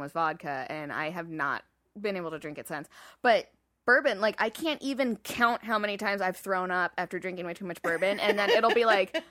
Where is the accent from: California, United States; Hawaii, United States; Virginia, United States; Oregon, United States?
Oregon, United States; Because we, you know, I grew up in Oregon on the other side of the coast.